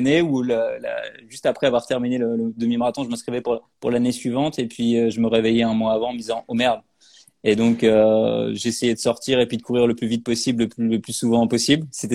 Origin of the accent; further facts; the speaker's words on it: France; now in Canada; Ah oui, je viens de la France, effectivement, avant ça. Bon, ça se reconnaît, je pense.